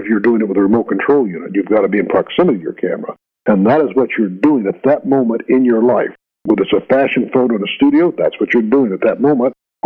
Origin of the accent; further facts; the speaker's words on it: California, United States; I grew up in the Sierra Nevadas